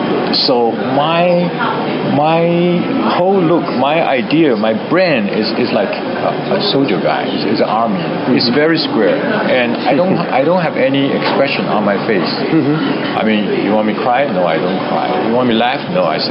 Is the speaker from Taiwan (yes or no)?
yes; Taipei, Taiwan; Yes, I grew up in Taiwan.